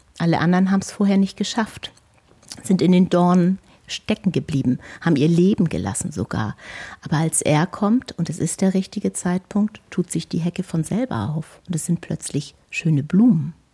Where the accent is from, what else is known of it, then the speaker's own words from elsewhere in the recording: Schleswig, Schleswig-Holstein, Germany; Ich bin ja in Schleswig geboren, mehr oder weniger aufgewachsen, habe mein Abi gemacht und auch noch meine Buchhändlerlehre dran gesetzt.